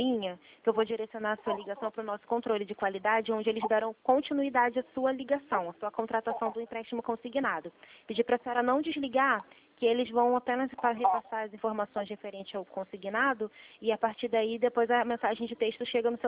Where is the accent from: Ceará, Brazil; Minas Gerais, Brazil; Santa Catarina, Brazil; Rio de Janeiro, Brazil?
Rio de Janeiro, Brazil; Nova Iguaçu; sou de Nova Iguaçu.